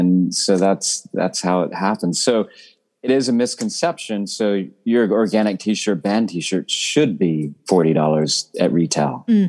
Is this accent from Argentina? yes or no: no; the South, United States; I mean, obviously I grew up in the South, so that was a big cash crop there.